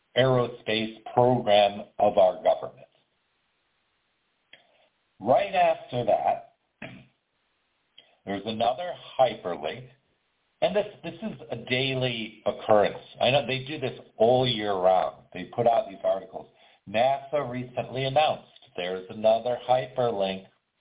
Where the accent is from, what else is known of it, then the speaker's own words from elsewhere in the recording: United States; I'm an American, I'm in the U.S.